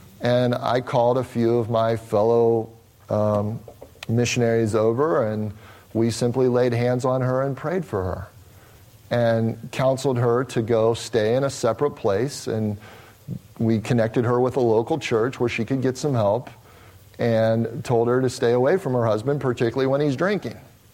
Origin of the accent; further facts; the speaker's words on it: United States; I'm from the United States.